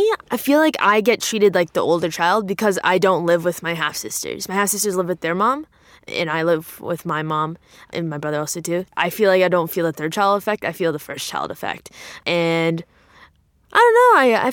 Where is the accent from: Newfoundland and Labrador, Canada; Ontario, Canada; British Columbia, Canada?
Ontario, Canada; Ottawa; also born or lived in Manila, Philippines; I was born in Manila, Philippines. My mom's Filipino, my dad is Canadian. I think we only lived there for a year. And then we moved over to Ottawa, Canada, which is where I currently live. And where my dad is from.